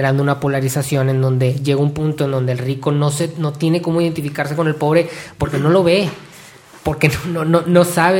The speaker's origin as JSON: {"language": "Spanish", "country": "Mexico", "said": "porque como mexicano, a lo mejor alguien que está escuchando dice, oye, ¿por qué están hablando de esto?"}